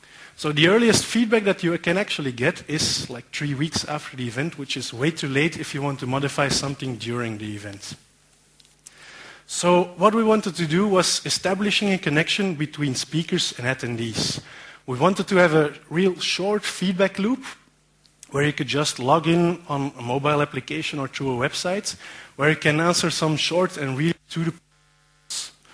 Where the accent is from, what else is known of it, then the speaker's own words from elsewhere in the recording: Antwerp, Flanders, Belgium; I'm from Antwerp, so it's actually pretty nice to speak at this venue because I can get here in like 7 minutes.